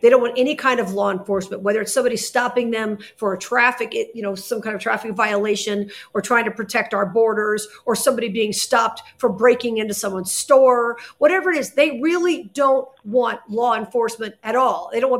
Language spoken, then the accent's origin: English; Las Vegas, Nevada, United States; I think some people know that I'm from Vegas